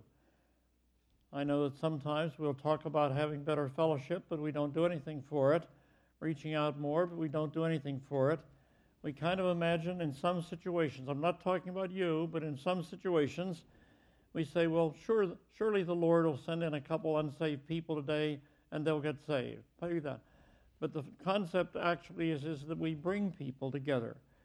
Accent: Pittsburgh, Pennsylvania, United States; I was raised near Pittsburgh. Our farm was outside the city. I was actually born in Pittsburgh, but our little farm was outside the city.

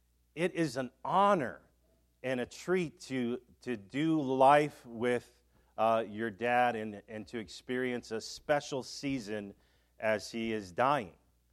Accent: Chicago, Illinois, United States; I grew up in Chicago.

